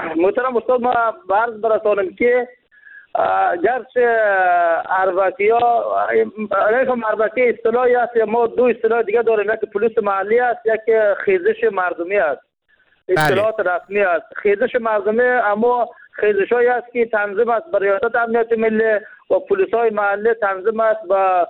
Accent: Jowzjan, Afghanistan; ما ولایت جوزجان یک ولایتی است که این محاط به خشکه است، این از خود منابع آب نداره

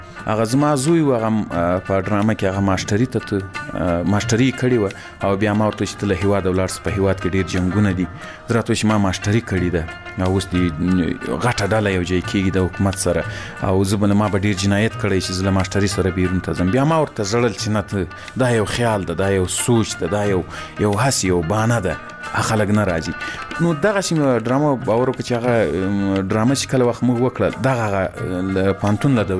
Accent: Ghazni, Afghanistan; په مشاعره کې به زه ډېر غلی ناستم ځکه زه له غزنی څخه

